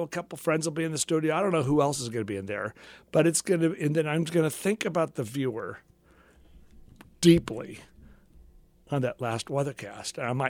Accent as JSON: {"language": "English", "town": "Los Angeles", "region": "California", "country": "United States", "tie": "born or raised there", "said": "I grew up in Los Angeles, maybe that's why I didn't have snow my whole 18 years growing up."}